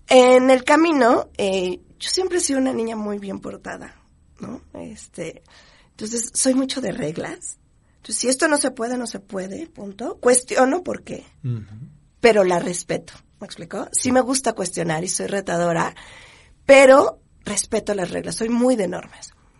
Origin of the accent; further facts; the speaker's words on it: Mexico City, Mexico; born there; Sí, estoy cumpliendo 21 años. Pues, bueno … nacida en antes Distrito Federal, y soy mexicana